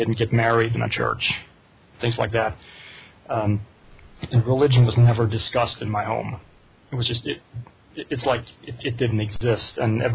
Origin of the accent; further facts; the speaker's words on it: Sweden; I grew up in Sweden, still live there. I grew up in an atheist household, even by Swedish standards.